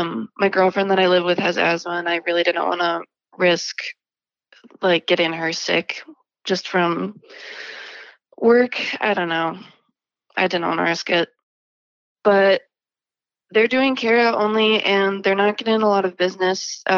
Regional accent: Cincinnati, Ohio, United States; I'm from Cincinnati, Ohio. I'm a bartender.

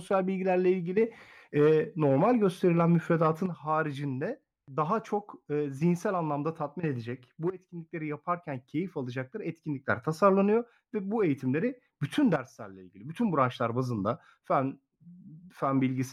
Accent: Muğla, Turkey; Sonra Çanakkale, sonra asıl memleketim Muğla.

